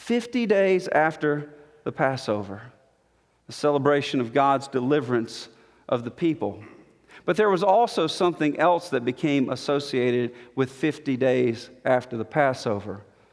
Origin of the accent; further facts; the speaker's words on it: Montgomery, Alabama, United States; but I grew up in Montgomery, Alabama